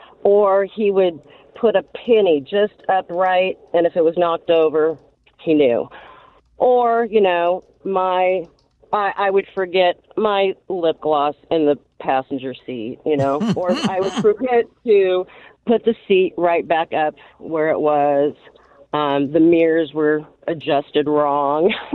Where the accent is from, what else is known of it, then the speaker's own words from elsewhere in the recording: Phoenix, Arizona, United States; So I grew up in Phoenix. This was probably 1984-ish, 83, 84.